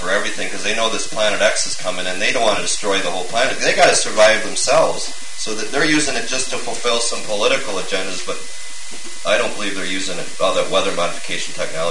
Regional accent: Wisconsin, United States; I mean, where I'm from, I'm from Wisconsin, they had massive flooding up there 2 years ago

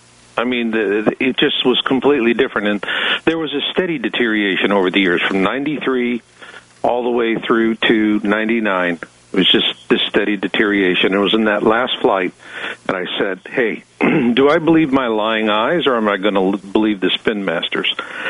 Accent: Arizona, United States; And I grew up in Arizona. To me, snow was something you put in a cone with some flavored syrup and bada bing.

